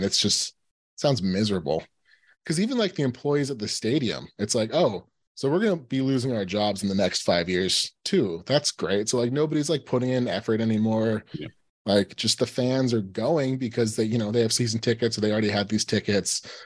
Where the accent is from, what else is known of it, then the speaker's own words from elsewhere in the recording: California, United States; I grew up in the East Bay.